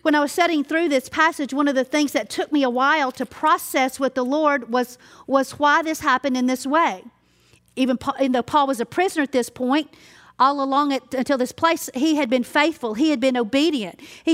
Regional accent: Louisiana, United States; because I'm from Louisiana, so you totally get Louisiana, okay?

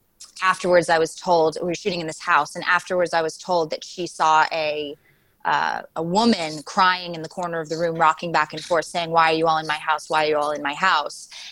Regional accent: New York, United States; I'm from New York.

